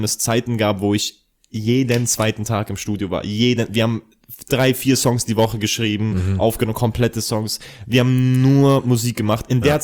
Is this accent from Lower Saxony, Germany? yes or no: no; Ingolstadt, Bavaria, Germany; Ja, ich komme aus Ingolstadt.